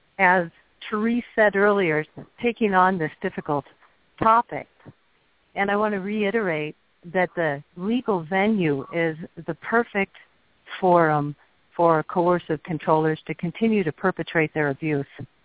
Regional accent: Montana, United States; I'm from Montana.

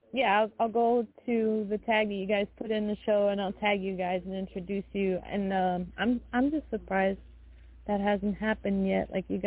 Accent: Detroit, Michigan, United States; born there; from the moment I was born in Motown in Detroit.

